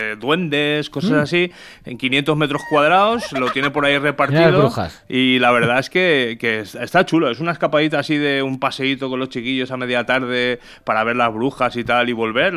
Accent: Valencian Community, Spain; los valencianos también apreciamos muchísimo aquella zona que es parte de nosotros también

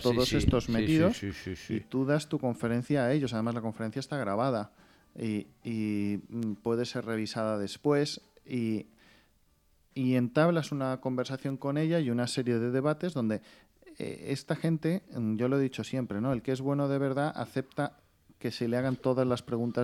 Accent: Spain; según parece, somos los primeros españoles en haber hablado ahí.

